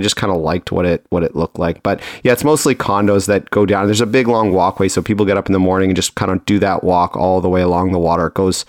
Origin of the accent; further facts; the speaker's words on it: Tübingen, Baden-Württemberg, Germany; I can't wait to see this in the calendar of Tubingen photos that they use of my hometown.